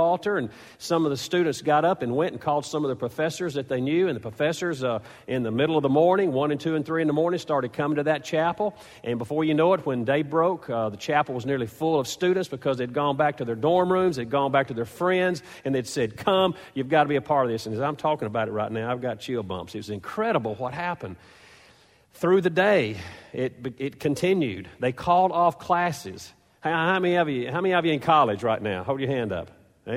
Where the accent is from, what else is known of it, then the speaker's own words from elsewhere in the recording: Tiptonville, Tennessee, United States; since it was so close to my hometown, Tiptonville, Tennessee, we got very involved with a lot of those students